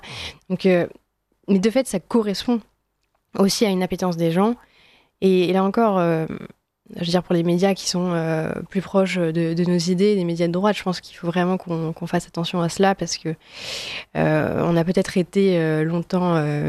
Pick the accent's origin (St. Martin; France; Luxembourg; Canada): France; Brittany; parce que je suis bretonne